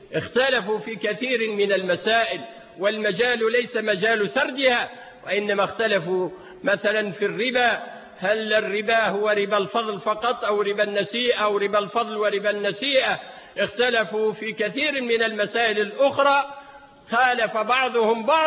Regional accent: Tunisia; ولا يقول المثل عندنا في تونس

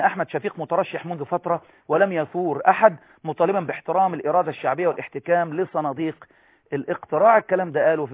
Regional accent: Egypt; أنت مصري وأنا مصري

